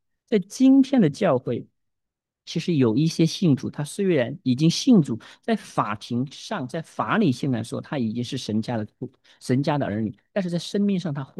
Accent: Sichuan, China; accent: Sichuanese; 我们四川话叫哪里黑哪里歇

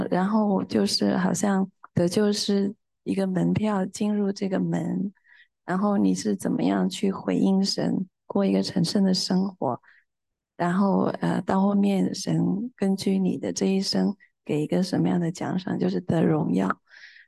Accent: China; 因为我是从大陆过来的

